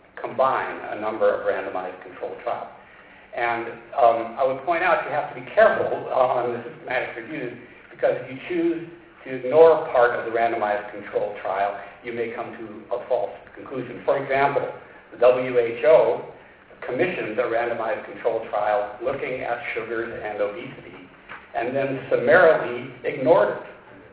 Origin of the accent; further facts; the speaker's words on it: Boston, Massachusetts, United States; I come from Boston, Massachusetts, where it has been snowing for 4 days.